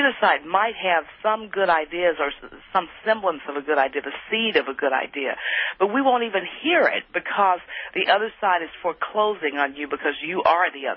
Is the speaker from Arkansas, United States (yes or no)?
yes; Little Rock, Arkansas, United States; Well, you know, I'm from Little Rock, Arkansas, home of the great Little Rock Central High desegregation crisis in 1957 and the Little Rock Nine.